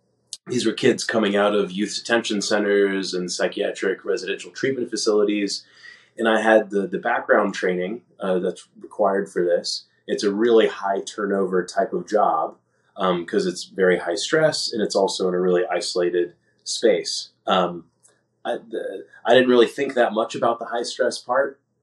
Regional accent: Atlanta, Georgia, United States; I grew up in the Deep South in Atlanta, also in a Jewish household and in the Jewish community

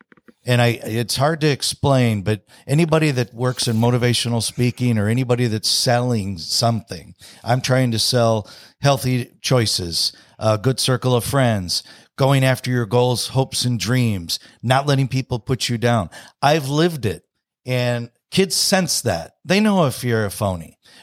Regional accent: Chicago, Illinois, United States; Well, I'll take you way back really quickly to growing up in Chicago. My father's retired military

